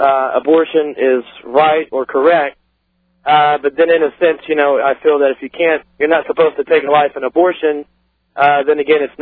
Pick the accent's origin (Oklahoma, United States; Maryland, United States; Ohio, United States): Ohio, United States; actually, I'm from Ohio, heading to Columbus, Indiana